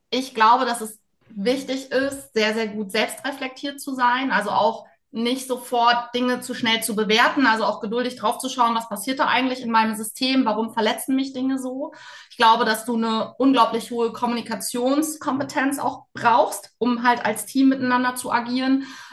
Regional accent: Bremen, Germany; now in Thuringia, Germany; ich bin ja aus Bremen, also aus Bremen nach Thüringen gekommen für Patchwork, weil mein Mann einfach Kinder hatte

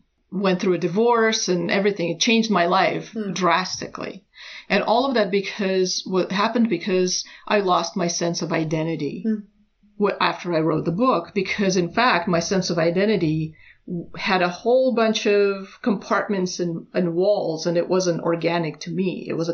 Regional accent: United States; I'm a Roma from America, you know, an immigrant, and I made it in America

